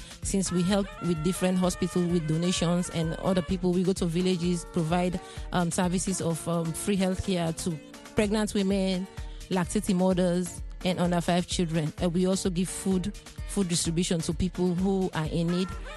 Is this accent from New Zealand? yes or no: no; Sierra Leone; growing up in Sierra Leone as a young girl, it was really difficult.